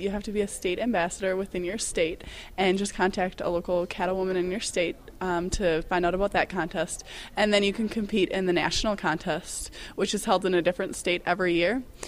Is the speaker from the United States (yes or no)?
yes; La Crescent, Minnesota, United States; from La Crescent, M